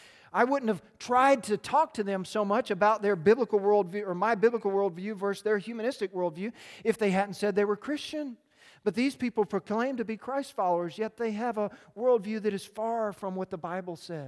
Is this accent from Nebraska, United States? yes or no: yes; Nebraska, United States; This is like, and we're from Nebraska, so we love the fullback.